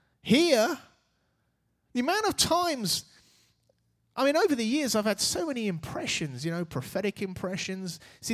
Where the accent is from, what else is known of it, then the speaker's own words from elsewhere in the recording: Reading, South East England, United Kingdom; I was walking down Church Road in Reading, my hometown